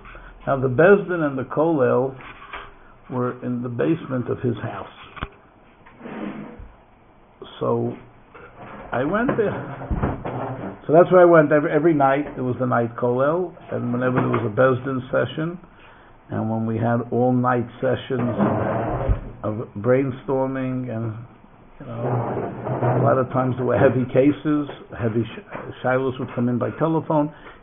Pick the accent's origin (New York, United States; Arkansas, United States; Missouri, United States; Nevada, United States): New York, United States; New York City; I'm a friendly guy. I grew up on the Lower East Side.